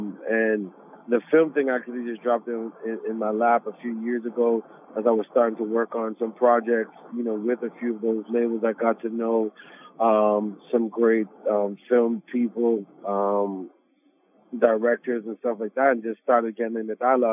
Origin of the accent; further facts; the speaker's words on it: Bahamas; I'm from the Bahamas originally. I started off in Caribbean music, reggae music.